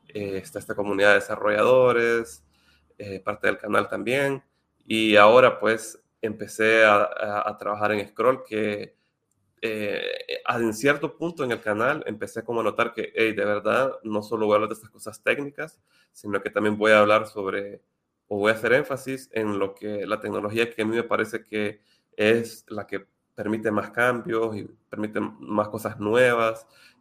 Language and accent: Spanish; Honduras; bueno, yo soy de Honduras y cerca de aquí, ¿verdad? En la región